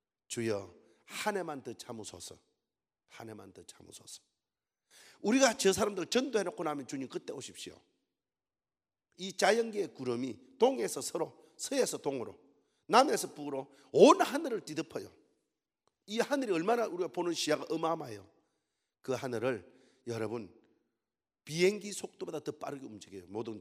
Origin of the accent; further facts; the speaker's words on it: South Gyeongsang, South Korea; 저는 여러분 저 서부 경남 보수 쪽에서 자랐어요.